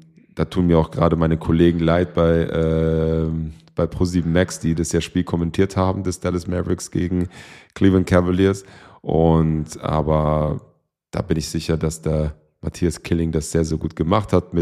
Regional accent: Würzburg, Bavaria, Germany; Das hoffen wir natürlich alle als Würzburger.

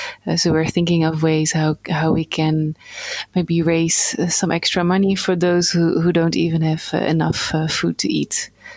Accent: Netherlands; English is a second language; and I'm from the Netherlands

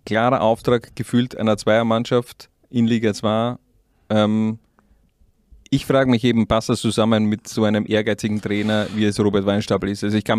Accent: Styria, Austria; das ist meine Heimat. Das ist die Steiermark.

